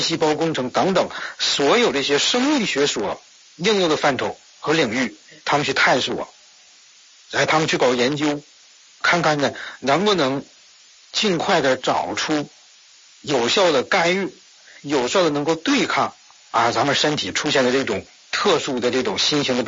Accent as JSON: {"language": "Chinese", "country": "China", "said": "所以我们中国人骨子里认为什么呢"}